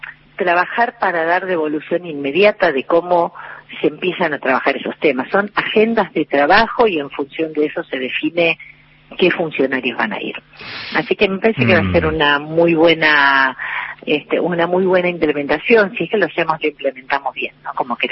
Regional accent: Lomas de Zamora, Buenos Aires Province, Argentina; born there; now in Buenos Aires, Argentina; me asumo como porteña, amo mi ciudad, la ciudad donde vivo, la amo profundamente. Yo nací en Lomas de Zamora y soy hija de un papá paraguayo.

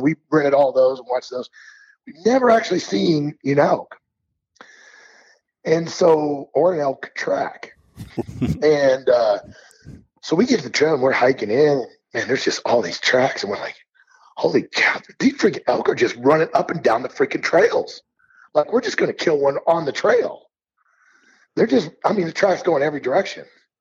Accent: Missouri, United States; now in Montana, United States; I grew up in Missouri, and so all my years of elk hunting in the beginning days, I just was on I-70, driving west, and it was weird. I didn't mention this earlier, but I moved to Montana, but I never have hunted Montana.

